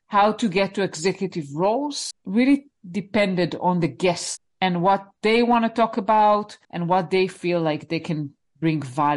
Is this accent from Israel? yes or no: yes; Israel; I live in Israel. That's my home country.